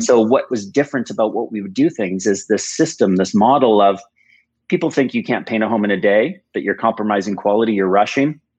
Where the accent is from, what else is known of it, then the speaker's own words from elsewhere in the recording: United States; born there; I want to expand out of Vancouver where I started the business. I was born in the United States. I wanted to expand into the United States.